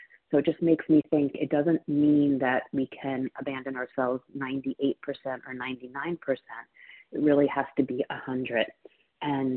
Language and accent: English; Philadelphia, Pennsylvania, United States; from Philadelphia, Pennsylvania